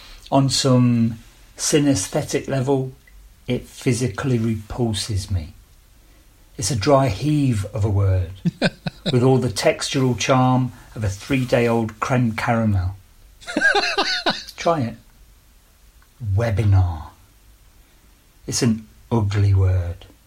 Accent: Leicester, East Midlands, United Kingdom; I'm from Leicester.

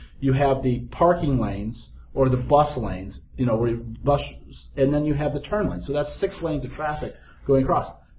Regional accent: Chicago, Illinois, United States; you know, I grew up in Chicago

